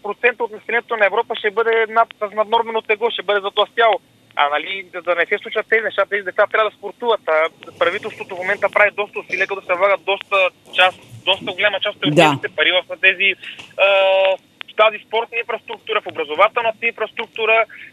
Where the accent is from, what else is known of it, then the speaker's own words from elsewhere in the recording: Simitli, Blagoevgrad Province, Bulgaria; в Симитли, в моя роден град